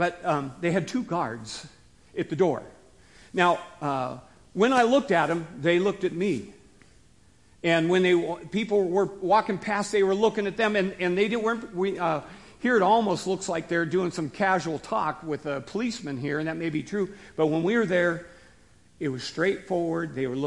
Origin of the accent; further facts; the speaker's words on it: Seattle, Washington, United States; you guys remember I'm from the Seattle area, okay? And so we lived on Puget Sound.